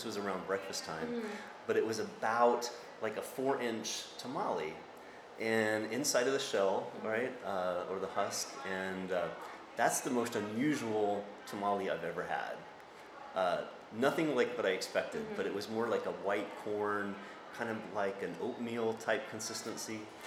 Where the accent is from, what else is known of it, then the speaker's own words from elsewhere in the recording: Texas, United States; So I am from South Texas, south of San Antonio.